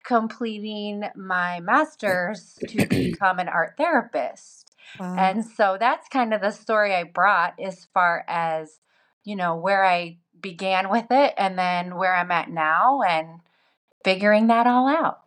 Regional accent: Ohio, United States; So my background is that I'm from Ohio originally.

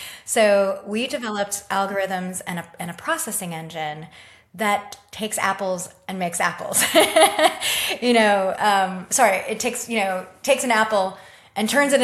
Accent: Clearwater Beach, Florida, United States; now in New Orleans, United States; You're in Galveston, I'm in New Orleans, but I grew up in Clearwater Beach, Florida, America's favorite beach.

